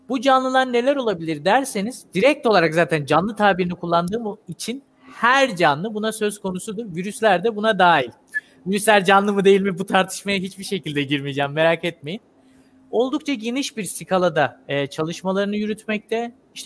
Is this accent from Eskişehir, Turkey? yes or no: no; Zonguldak, Turkey; born there; Ben 97 doğumluyum. Zonguldak'ta doğdum. Annem babam Karadeniz'de, Artvin'de.